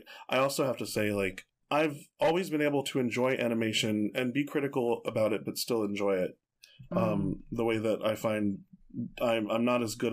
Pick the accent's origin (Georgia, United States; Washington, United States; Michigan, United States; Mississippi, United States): Georgia, United States; Atlanta; I didn't work in animation in Atlanta, but I am from Atlanta.